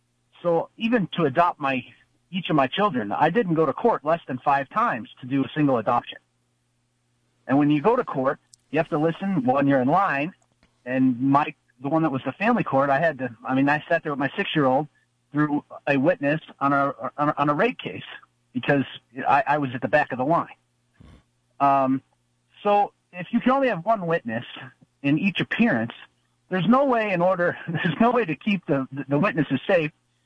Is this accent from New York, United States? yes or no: yes; Buffalo, New York, United States; and I grew up in New York in a very liberal area of Buffalo.